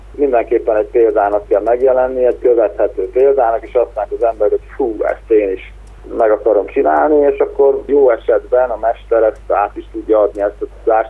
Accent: Hungary; born there; gyakorlatilag én mindent ide kötök be, és ennek köszönhetek, és óriási szerencsének tartom, hogy én ide születtem. Én nem gondolom azt, hogy egy franciának szívedbe kell megvilágosodnia. Én nem gondolom azt, hogy egy magyar embernek Indiába kell zarándokolni

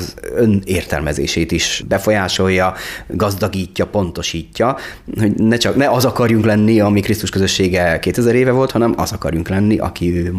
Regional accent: Tatabánya, Komárom-Esztergom, Hungary; Hát nagyon, mert ugye a Tatabánya, ahol fölnőttem, az egy nagyon hasonló világ, mint Dunaújváros

